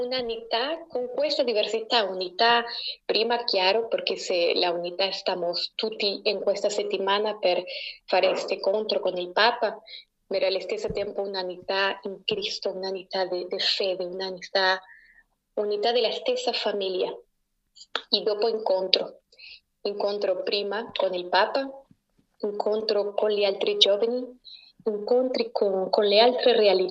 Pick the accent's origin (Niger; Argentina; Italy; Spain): Argentina; Italian is a second language; moved away as an adult; also born or lived in Brazil; now in France; io sono nata in Argentina, io ho abitato in Argentina fino alle mie 24 anni, quando sono entrata nella famiglia del Carmelitano Messaggero in Brasile. Io ho abitato 3 anni e mezzo, 4 anni in Brasile. Oggi ho 31 anni